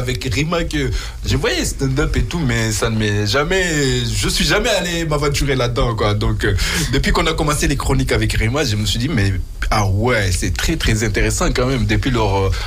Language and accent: French; Grenoble, Auvergne-Rhône-Alpes, France; moi, c'est une fierté, quand même, en tant que grenoblois, de voir que les artistes de Grenoble, ils arrivent à se donner la main et à se produire ensemble.